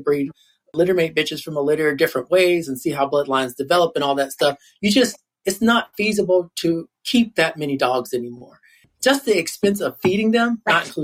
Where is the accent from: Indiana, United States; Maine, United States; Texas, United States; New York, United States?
Indiana, United States; Evansville; So I'm from Evansville, Indiana.